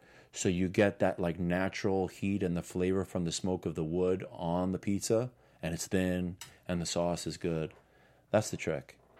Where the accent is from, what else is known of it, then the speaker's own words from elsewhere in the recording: New York City, New York, United States; I grew up in New York City. I was working at a restaurant as a busboy when I was 12 years old.